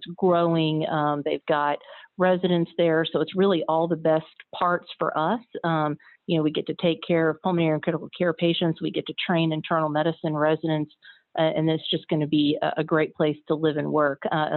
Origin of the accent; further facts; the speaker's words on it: Illinois, United States; So I was born and raised in Illinois, central Illinois. I am cornfields and soybeans, and then moved up to Chicago for med school at Loyola.